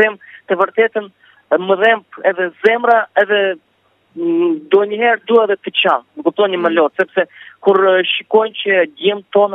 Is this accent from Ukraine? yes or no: yes; Karakurt, Odesa Oblast, Ukraine; Jam shqiptar, jemi këtu lindur në Ukrajinë, në këtë fshat shqiptar jemi lindur.